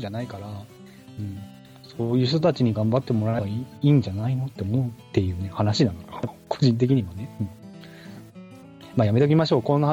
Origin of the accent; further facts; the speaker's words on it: Nagano, Japan; 隣の市の出身だからで地元だからっていうので、あと、まあ、長野県でいうとあとうちの地元しかやってないんですよ、